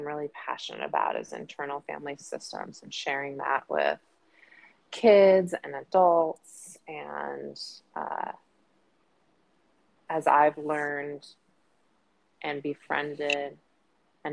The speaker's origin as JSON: {"language": "English", "town": "Los Angeles", "region": "California", "country": "United States", "tie": "born or raised there", "said": "So I grew up here in Los Angeles, California, and I live with my favorite little doggy, and he's my best bud. I was born and raised here and grew up with immigrant parents"}